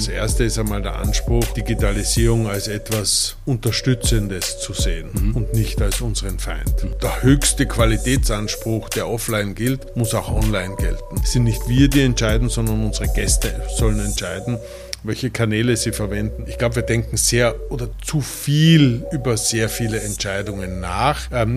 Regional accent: Irdning, Styria, Austria; also born or lived in Gmunden, Austria; nach Gmunden gegangen, wo ich geboren bin. Okay. Aber nach 4 Tagen quasi zurück in die Steiermark und dort bin ich aufgewachsen.

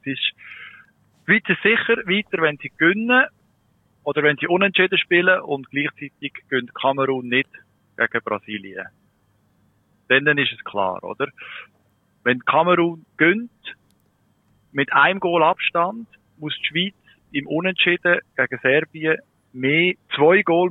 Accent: Germany; Für mich als Deutsche

